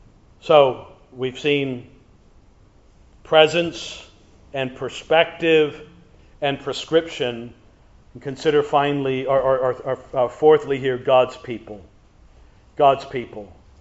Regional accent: United States; Now, because I'm from America and we like to brag that everything's bigger, we got watermelons this big in America.

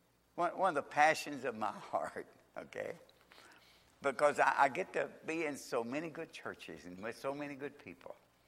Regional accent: Kentucky, United States; Lord, I'm from Kentucky. I have a hard time with English.

